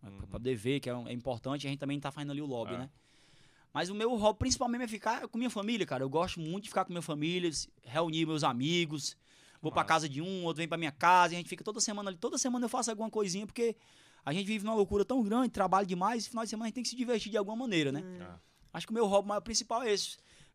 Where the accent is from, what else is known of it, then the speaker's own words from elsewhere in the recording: Northeast Region, Brazil; é porque eu sou do Nordeste, né? Eu sou do interior, então nasci no forró, dentro do berço do forró.